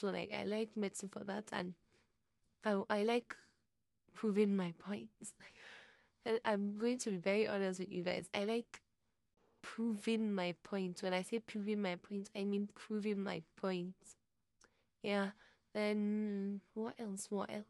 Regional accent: Nigeria; Okay, I don't want to tell you, but I'm a Nigerian.

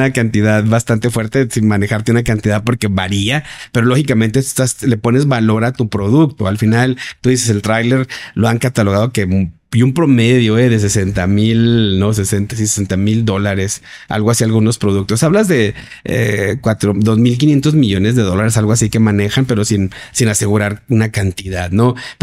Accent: Ciudad Juárez, Chihuahua, Mexico; Nosotros somos maquileros, somos de Juárez

